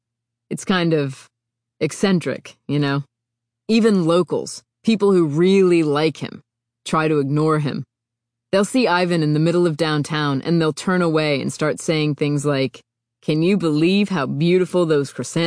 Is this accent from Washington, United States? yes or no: yes; Spokane, Washington, United States; No, my wife was. I'm from Spokane.